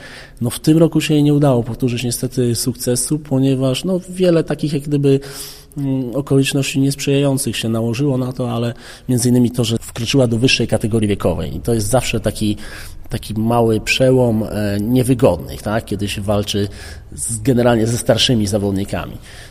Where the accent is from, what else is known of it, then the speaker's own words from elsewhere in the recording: Łęknica, Lubusz Voivodeship, Poland; Nie mieliśmy żadnych kompleksów z tego powodu, że jesteśmy z małej miejscowości